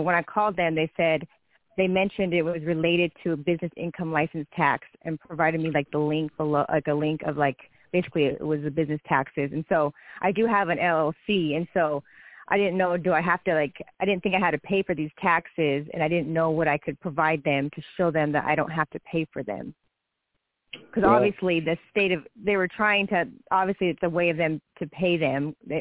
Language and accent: English; Oregon, United States; would it be best to file a return with a zero income since I'm from Oregon, or to file an appeal with the Oregon Tax Court?